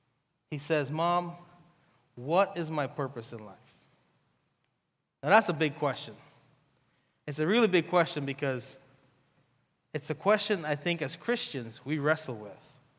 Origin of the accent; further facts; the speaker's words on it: New York, United States; moved away as an adult; now in Ohio, United States; But I grew up in New York, so that's why I have the accent. And I moved to Ohio back in 2001.